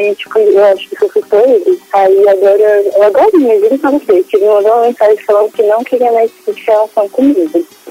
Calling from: Brasília, Federal District, Brazil; Eu falo de Brasília.

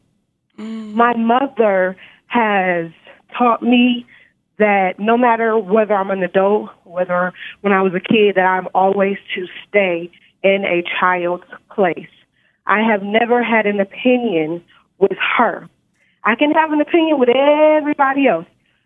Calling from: Nevada, United States; I'm calling from Nevada.

